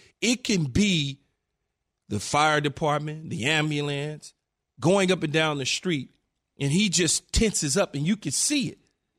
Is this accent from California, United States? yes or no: yes; Los Angeles, California, United States; It growing up in South Central LA and seeing the way the police treated black people when I was growing up in South